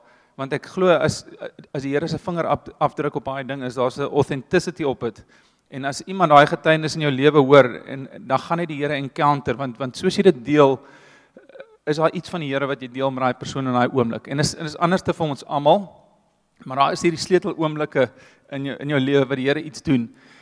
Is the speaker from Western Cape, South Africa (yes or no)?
no; Roodepoort, Gauteng, South Africa; Ek kom van Roodepoort af. Ek spot altyd en sê ek was in Roodepoort privaat. Die ouens wat Roodepoort ken, weet daar is nie privaat. As nik privaat aan Roodepoort nie. Dis die Wesrand en ek is een van vier broers, die tweede oudste.